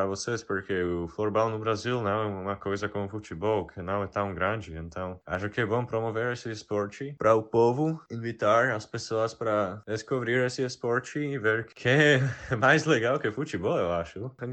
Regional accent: Bratislava, Bratislava Region, Slovakia; Portuguese is a second language; now in Brazil; sou da Bratislava, da Eslováquia

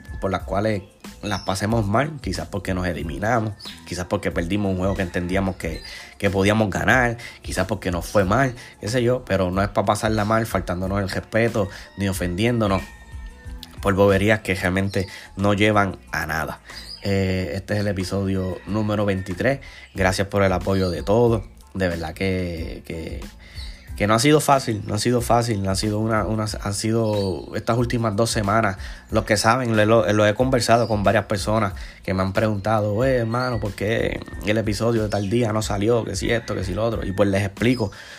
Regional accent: Puerto Rico; Soy como boricua, soy máximo fanático de Yadier Molina.

